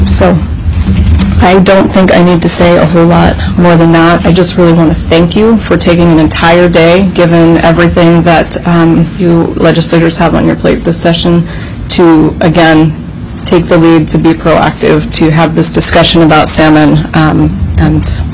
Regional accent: Juneau, Alaska, United States; for the record. I'm a fisheries consultant. I reside here in Juneau. I was born and raised here in Juneau.

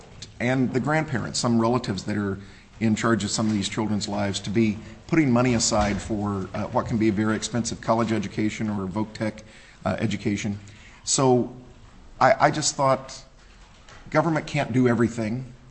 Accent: Missouri, United States; I patterned on my home state of Missouri and their Believe program

